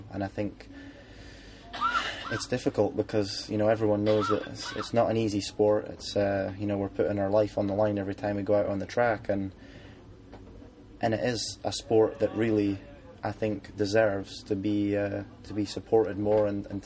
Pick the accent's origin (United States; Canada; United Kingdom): United Kingdom; I think I've got the advantage of being British.